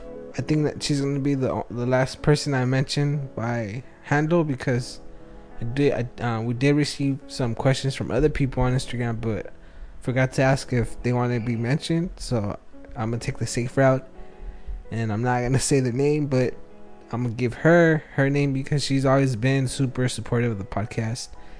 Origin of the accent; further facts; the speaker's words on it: Tijuana, Baja California, Mexico; now in Wilmington, United States; My hometown was, Tijuana, you know, the best. Come on, the tacos are bomb. Like, food's abundant. It was a little ghetto.